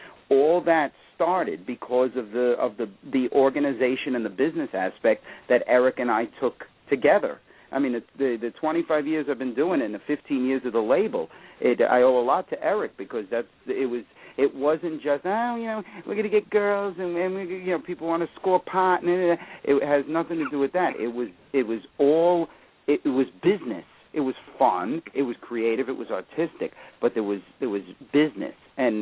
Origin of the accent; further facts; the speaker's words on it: Brooklyn, New York, United States; He lived in Staten Island. I worked in Staten Island. I'm from Brooklyn.